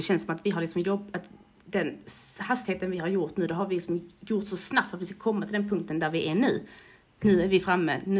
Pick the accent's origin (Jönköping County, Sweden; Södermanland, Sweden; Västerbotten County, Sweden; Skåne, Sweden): Skåne, Sweden; Malmö; born there; also born or lived in Dubai; Vi bor i Malmö där jag är född.